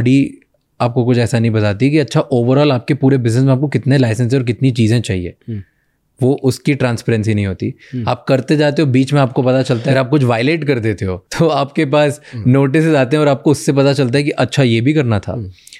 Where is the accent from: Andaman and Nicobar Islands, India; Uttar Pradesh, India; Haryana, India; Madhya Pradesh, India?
Madhya Pradesh, India; Indore; at least मैं इंदौर से आता हूँ